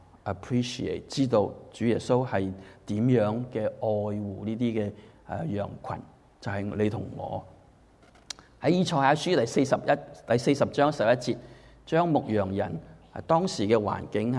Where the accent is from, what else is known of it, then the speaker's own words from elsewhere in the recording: Hong Kong; 你同我喺香港長大啦，雖然係中國人社會，但係我哋係受咗英國人嘅文化影響